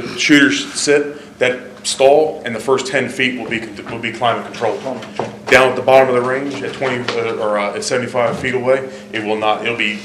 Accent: United States; I mean, so I'm from Sussex

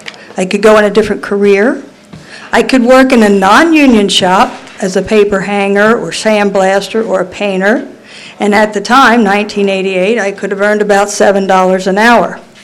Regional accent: Delaware, United States; I reside in Seaford, Delaware. Born and raised in Delaware, I've been over in Seaford for about 30 years.

